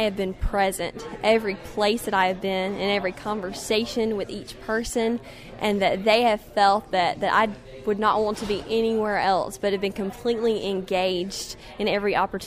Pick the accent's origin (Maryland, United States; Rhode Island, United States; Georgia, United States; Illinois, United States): Georgia, United States; Carnesville; I am from the Franklin County FFA chapter in Carnesville, Georgia, up in the northeast part of the state.